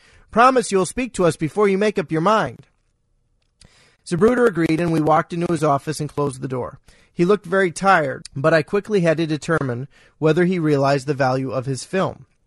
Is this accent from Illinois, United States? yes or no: yes; Pekin, Illinois, United States; I was from Central Illinois, and a surefire subject of interest to anyone from that state was high school basketball. I had been sports editor of my hometown newspaper, the Pekin Daily Times